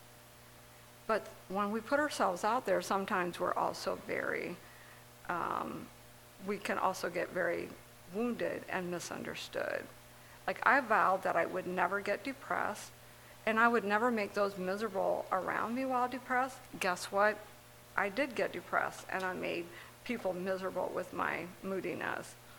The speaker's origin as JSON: {"language": "English", "region": "Indiana", "country": "United States", "tie": "born or raised there", "lives_now": "Guy's Mills, United States", "said": "I grew up in Indiana in an Amish community."}